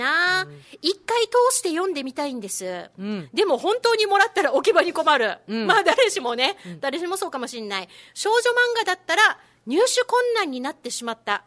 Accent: Kyushu, Japan; いやもともとね、あの私ほら、うん、あの九州の生まれ育ちなので

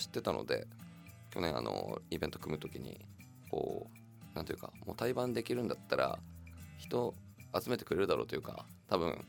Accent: Iwate, Japan; 私はたまたま岩手出身なので、ちょっと言葉としては違うは違いますけど、ちょっと聞き慣れたような感じがありまして

